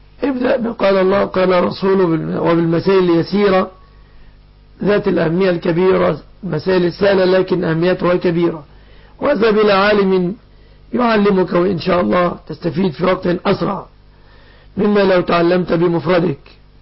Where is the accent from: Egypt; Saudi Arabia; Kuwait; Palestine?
Egypt; بلادنا مصر